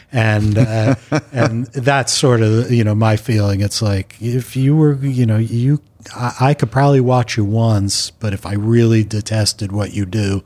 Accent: Long Island, New York, United States; I grew up in Long Island, and so did

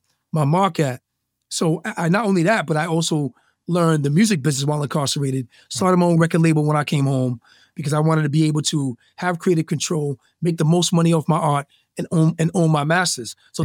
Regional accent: Newport, Rhode Island, United States; born there; also born or lived in Brooklyn, New York; I was born in Newport, Rhode Island, and then Brooklyn's my second home, New York City.

